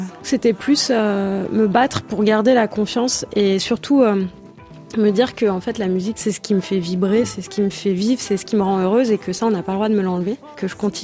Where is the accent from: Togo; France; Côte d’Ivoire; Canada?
Côte d’Ivoire; dans la famille, on dit que c'est dû à mon enfance en Côte d'Ivoire.